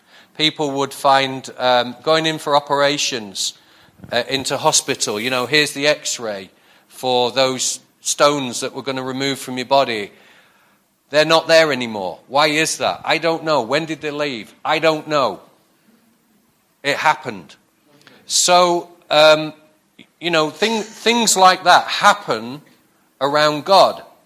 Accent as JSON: {"language": "English", "town": "Blackpool", "region": "North West England", "country": "United Kingdom", "said": "Yeah, we're from Blackpool and Lytham St. Anne's, which is posh Blackpool, where the tide knocks before it comes in."}